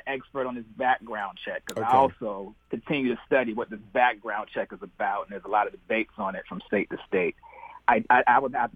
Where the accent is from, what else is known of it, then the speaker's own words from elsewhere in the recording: Virginia, United States; And the laws vary from state to state. I'm from Virginia.